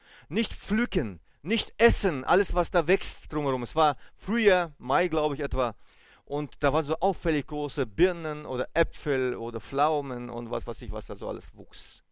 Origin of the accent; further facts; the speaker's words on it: Germany; Okay, ich komme aus Deutschland, ich hatte Angst, ich habe berechtigte Angst gehabt, aber er aus Weißrussland.